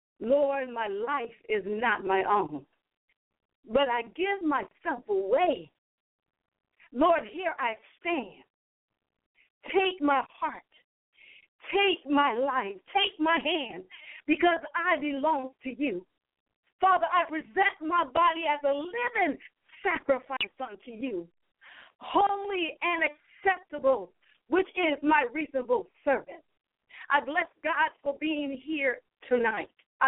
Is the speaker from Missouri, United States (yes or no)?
no; Charleston, South Carolina, United States; I'm coming from Charleston, South Carolina.